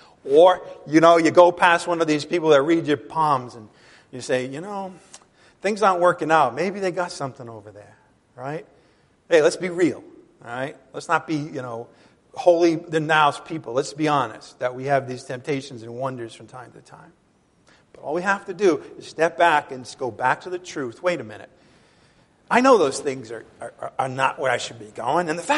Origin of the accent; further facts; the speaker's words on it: Ireland; I'm Irish. I get angry all the time.